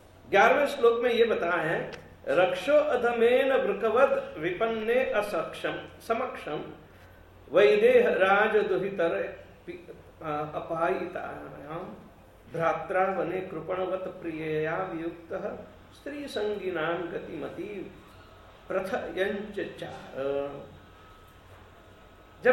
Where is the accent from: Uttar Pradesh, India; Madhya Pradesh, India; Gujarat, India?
Gujarat, India; हम गुजरात में बड़े हुए हैं, जानते हैं बहुत सारा, हमने गुजराती की भाषा के अंतर्गत रहकर भी बहुत सारे साधु महात्माओं के वचन सुने